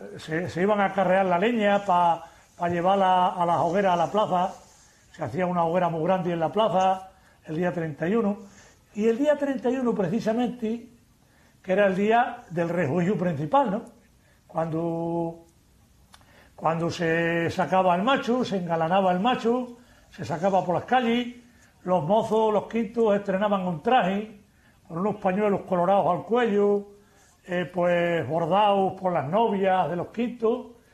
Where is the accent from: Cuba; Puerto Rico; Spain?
Spain; Casillas de Coria, Extremadura; pues por ejemplo en mi pueblo, en Casillas de Coria, pues los quintos se juntaban desde el día 26 de diciembre.